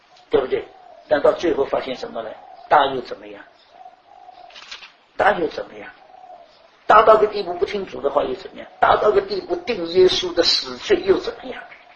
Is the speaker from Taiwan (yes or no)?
no; Shanghai, China; 像我们上海人，江北来的是什么？他是江北来的，那是一种贬义词。